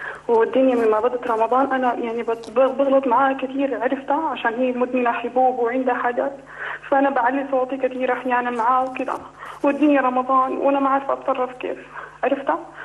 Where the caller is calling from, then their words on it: Sudan; احنا في السودان.